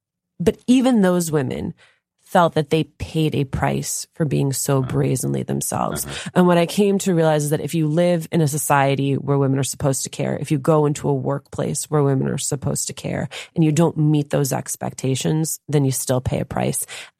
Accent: Union City, New Jersey, United States; So for me, I think part of it is I grew up in Union City, New Jersey.

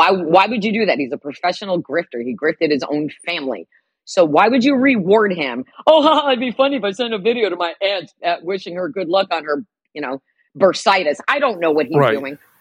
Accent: New Jersey, United States; Because I grew up in Jersey in the 70s and 80s.

